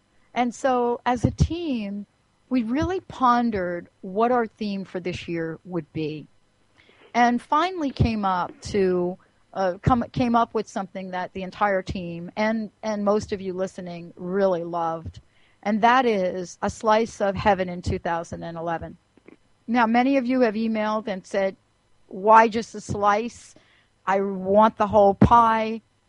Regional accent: New York, United States; I grew up in New York, so I understand exactly what it means to hear a professional singer on Broadway.

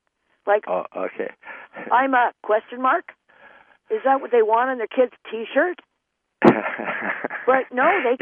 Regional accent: Canada; as a Canadian, I have limited knowledge of the U.S. Constitution

